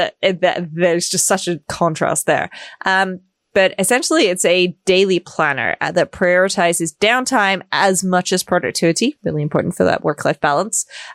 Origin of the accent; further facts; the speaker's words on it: United Kingdom; I'm going to call it football, not soccer, because I'm British.